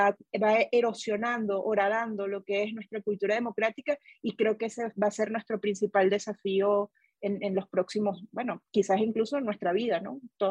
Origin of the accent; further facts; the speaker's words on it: Venezuela; para nosotros como venezolanos era muy difícil comprender cuál era esta dinámica autodestructiva